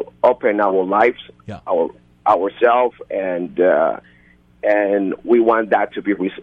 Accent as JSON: {"language": "English", "country": "Dominican Republic", "said": "I'm from the Dominican Republic."}